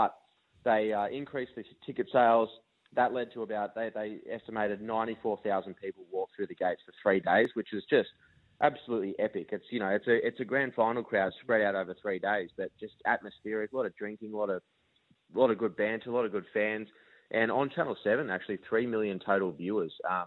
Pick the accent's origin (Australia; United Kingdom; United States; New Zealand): Australia; I personally, you know, just being an Aussie sports fan, I thought it was maybe misrepresentative of our spirit.